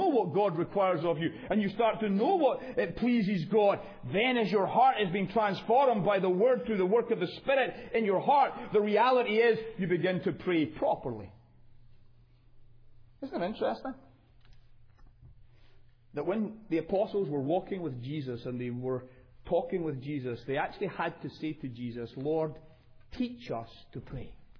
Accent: United Kingdom; but being British, at the end of the day, after really the Korean situation, there was no draft

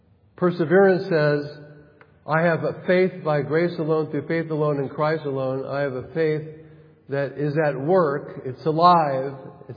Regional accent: California, United States; I've lived in the Bible Belt now for 30-something years, so I am part of the Bible Belt, even though I'm from California.

